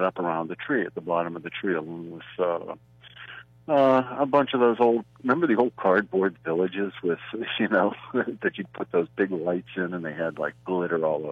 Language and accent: English; Butler, United States; now in Massachusetts, United States; We grew up together years ago. I haven't been in Butler for about 50 years. I'm calling from Massachusetts.